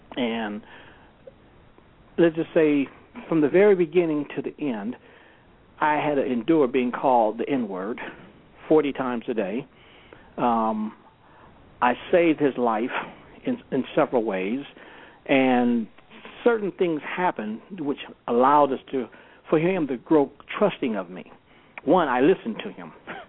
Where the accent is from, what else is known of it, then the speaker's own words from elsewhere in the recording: California, United States; The fact that I'm from California, I was extradited out there on a charge of corporate wire fraud.